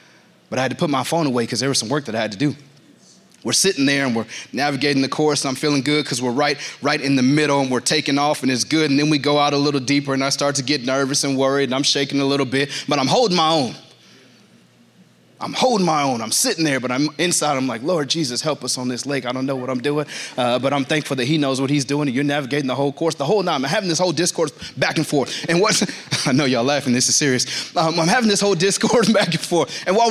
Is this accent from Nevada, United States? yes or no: yes; Reno, Nevada, United States; also born or lived in Denver, Colorado; We're from Reno, Nevada. Small, small place by way of Denver, Colorado for the last 12, 13 years.